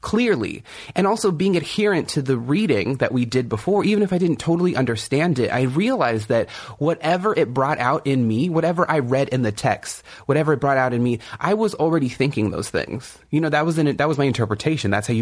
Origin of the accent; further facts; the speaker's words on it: California, United States; And I'm from the Kumeyaay Nation in Southern California.